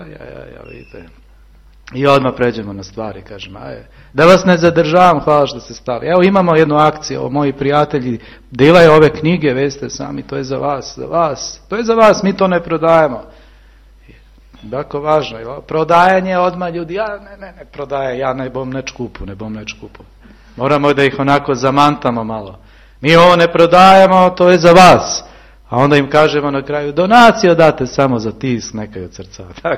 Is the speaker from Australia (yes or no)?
no; Belgrade, Serbia; ja sam iz Beograda